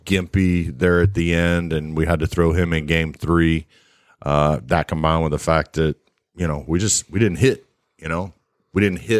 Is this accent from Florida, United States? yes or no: yes; Florida, United States; also born or lived in Georgia; You know, even though I'm from Florida, I feel like I'm a Georgia boy. I've lived here since 1992, so that's 30 plus years.